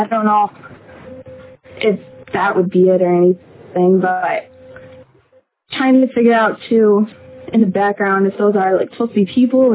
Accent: Michigan, United States; I'm from Michigan.

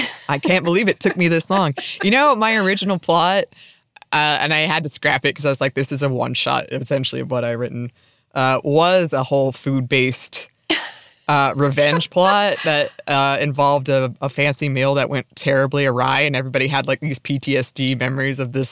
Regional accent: the South, United States; I will say, growing up in the South

